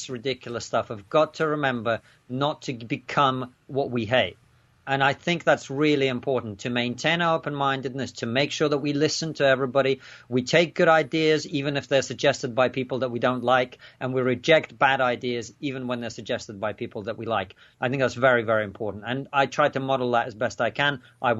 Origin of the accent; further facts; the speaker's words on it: Bristol, South West England, United Kingdom; I grew up in Bristol.